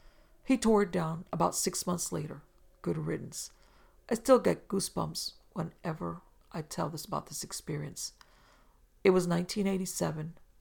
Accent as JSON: {"language": "English", "region": "Tennessee", "country": "United States", "tie": "born or raised there", "said": "I grew up in Middle Tennessee, about 1 mile from the Tennessee-Kentucky state line."}